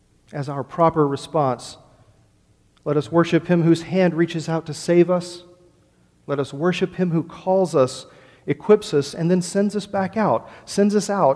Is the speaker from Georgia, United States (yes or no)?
yes; Georgia, United States; I grew up in Georgia, born and raised.